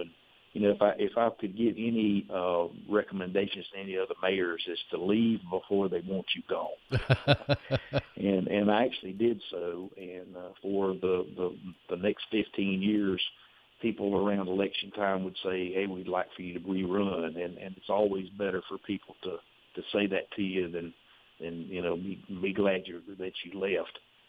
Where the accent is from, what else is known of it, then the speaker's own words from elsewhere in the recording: Kings Mountain, North Carolina, United States; many times when I go throughout the state and I say that I'm from Kings Mountain, they'll say, "Oh, it really is beautiful up there."